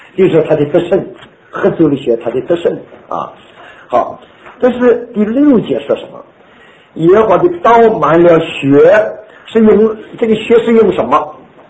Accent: China; 那我们中国人叫做祭刀

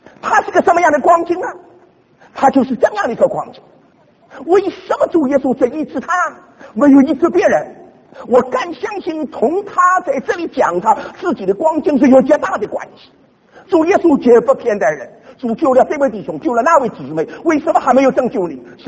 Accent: Hong Kong; 特别是我们从香港来的，说香港啊

